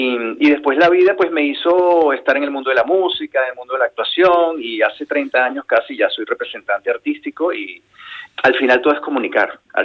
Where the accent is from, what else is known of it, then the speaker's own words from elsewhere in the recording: Caracas, Capital District, Venezuela; born there; Nací en Caracas, pero mi aita era de Bermeo y ama era de Lanchove.